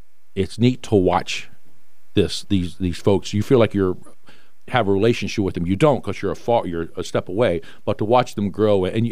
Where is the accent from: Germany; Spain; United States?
United States; Mechanicsville, Virginia; I live in Mechanicsville. Yep. Okay, I grew up in Mechanicsville.